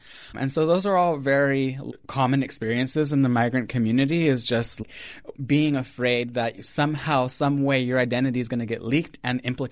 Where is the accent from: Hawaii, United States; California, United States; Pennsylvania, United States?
California, United States; Modesto; like growing up in Modesto, California, and also having experienced family come and go from Mexico to the U.S.